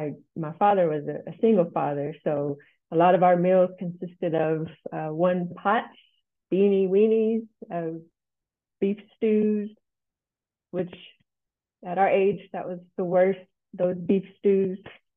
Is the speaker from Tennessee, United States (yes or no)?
yes; Tennessee, United States; I grew up in Nash, Tennessee. I lived there until 95, so a lot of Southern cooking.